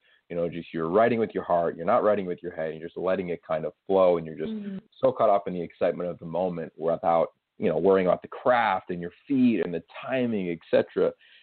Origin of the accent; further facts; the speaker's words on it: Pennsylvania, United States; also born or lived in Australia; I didn't grow up in the water. I grew up in Pennsylvania, but in SoCal now for about 12 years. I lived in Australia before